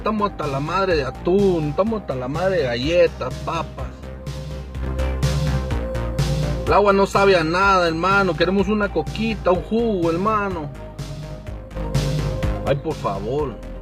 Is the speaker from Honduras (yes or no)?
yes; Tegucigalpa, Francisco Morazán, Honduras; now in Mexico; Nosotros venimos de Tegucigalpa, Honduras, hermano, y llegamos a este país donde nos ha abierto la puerta